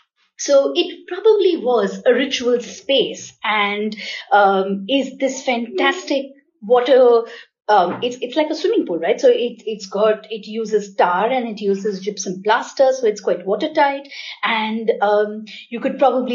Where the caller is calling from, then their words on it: Mumbai, Maharashtra, India; I'm in Bombay.